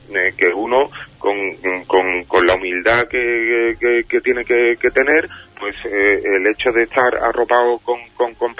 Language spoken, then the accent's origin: Spanish; Cabeza Rubia, Andalusia, Spain; also born or lived in Seville; yo he crecido en Cabeza Rubia, en el Andévalo de Huelva, ¿sabes lo que te digo? ¿Sabes? Yo nací en Sevilla, pero me he criado en Huelva. Tengo las dos tierras metidas dentro de mí